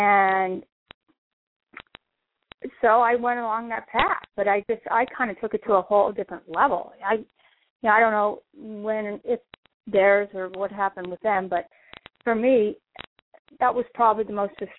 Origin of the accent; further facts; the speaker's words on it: Canada; as soon as I turned pro, I immediately was … You know, I was from Canada.